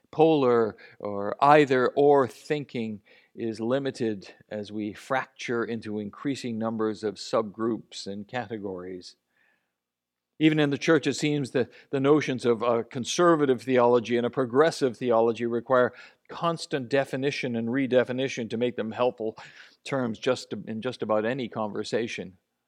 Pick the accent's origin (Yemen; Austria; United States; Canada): Canada; doing so as a Canadian sometimes reveals a smugness that frankly isn't rational for those of us living in our own particular glass house